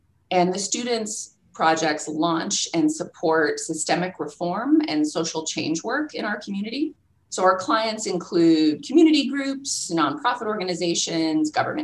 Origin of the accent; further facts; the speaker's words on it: California, United States; but I am from the West. I'm from the desert West in Southern California, but I've spent most of my career sort of in the east of the Rockies.